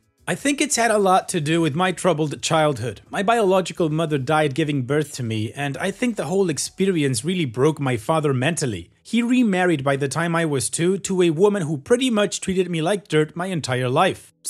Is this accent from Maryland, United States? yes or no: yes; Maryland, United States; We're from Maryland.